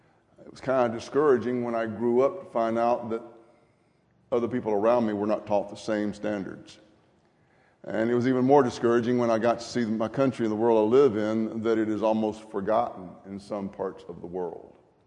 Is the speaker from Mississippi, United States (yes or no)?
yes; Grenada, Mississippi, United States; when I was growing up, I was firmly convinced that the water in my hometown of Grenada, Mississippi, was the best water in the world.